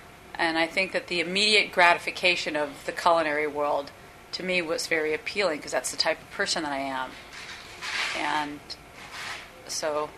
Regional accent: West Coast, United States; I grew up on the West Coast, and I grew up surfing in Malibu.

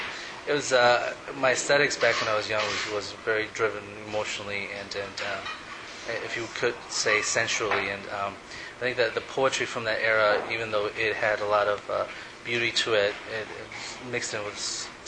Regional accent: Ecuador; Yes, I am from Ecuador.

